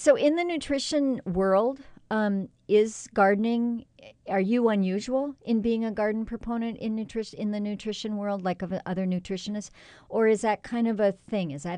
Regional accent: Minnesota, United States; But the one thing that I keep thinking is that I grew up in Minnesota, and I just had a conversation with one of my family members, and they were talking about the quack grass.

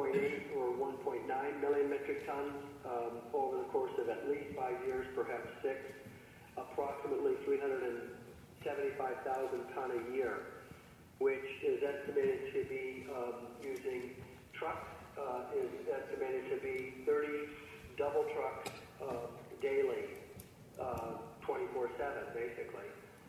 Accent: Juneau, Alaska, United States; I'm from Juneau

